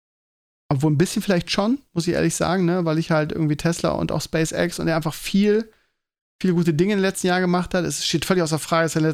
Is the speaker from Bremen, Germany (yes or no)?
yes; Bremen, Germany; now in Hamburg, Germany; kenne ich als Bremer nicht den Begriff.